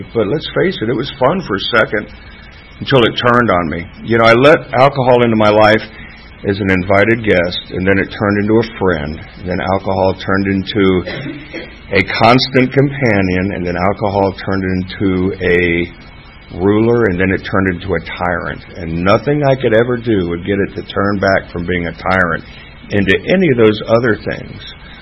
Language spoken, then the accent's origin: English; Florida, United States; I came up here from South Florida